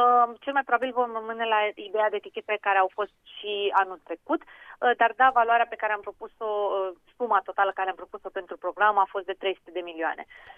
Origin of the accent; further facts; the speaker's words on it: Romania; noi, ca români, câștigăm de fiecare dată când reușim să sprijinim produsele românești